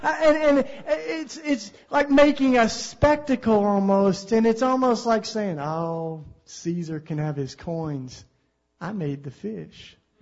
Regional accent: Tennessee, United States; I mean, I grew up in East Tennessee, and my dad was in Vietnam

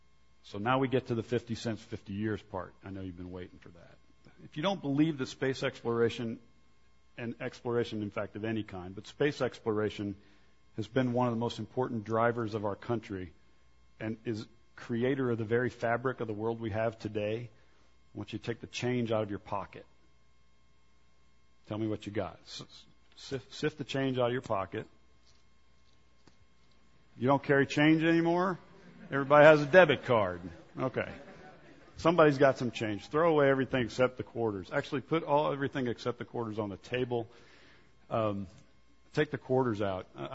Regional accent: Missouri, United States; My home state is Missouri.

